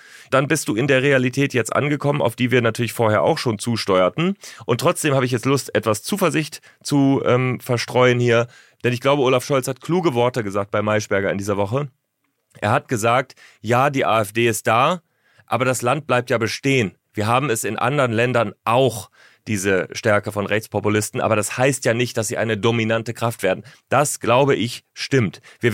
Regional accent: Northern Germany, Germany; Ich komme ja aus Norddeutschland.

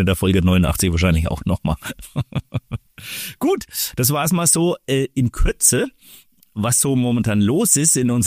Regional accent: Waldfenster, Bavaria, Germany; oder ich komme ja aus Waldfenster

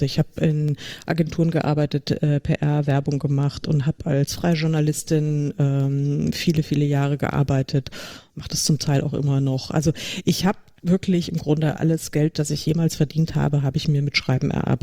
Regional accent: Frankfurt, Hesse, Germany; Das ist so meine Heimat. Außerdem ist Frankfurt total praktisch, weil man ganz schnell eigentlich überall ist, weil es so schön mittig liegt und also verkehrsgünstig.

